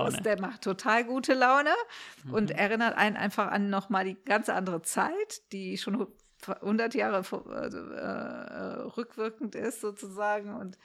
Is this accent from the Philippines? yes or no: no; Cairo, Cairo Governorate, Egypt; ich bin in Kairo groß geworden und ich bin ja im Juli geboren